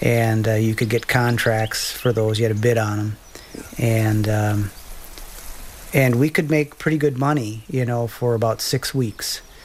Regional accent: Minnesota, United States; Whereas here, you know, I grew up in Minnesota, all my family was here.

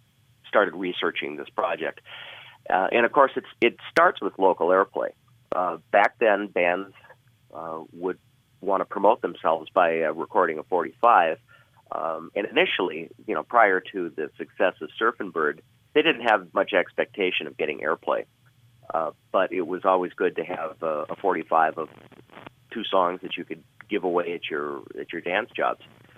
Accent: Duluth, Minnesota, United States; I was born and raised in Duluth and was listening to the radio from the time I was a little kid.

